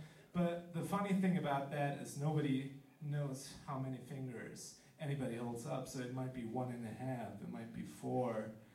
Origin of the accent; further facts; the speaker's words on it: Germany; So we might as well export that to Tokyo because we think it's very cool and we're from Germany.